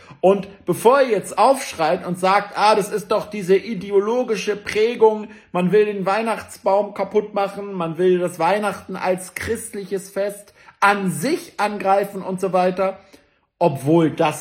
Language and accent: German; Berlin, Germany; ich weiß noch, bei uns in Zehlendorf, damals gab es dieses kleine Eisenbahnding, wo man damit rumfahren konnte.